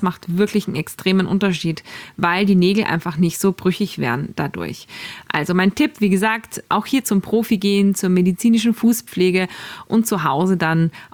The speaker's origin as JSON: {"language": "German", "region": "Salzburg", "country": "Austria", "lives_now": "Hamburg, Germany", "said": "Mei, Moni, es ist so nett, eine Stimme aus meiner Heimat zu hören. Ich grüße dich ganz, ganz lieb. Liebste Grüße aus Hamburg ins schöne Salzburg."}